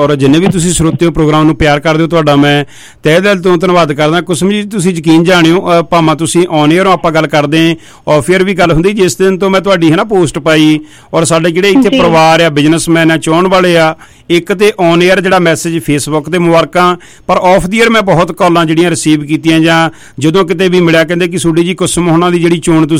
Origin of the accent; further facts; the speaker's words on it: Punjab, India; ਮੈਂ ਵੀ ਦੁਆਬੇ ਤੋਂ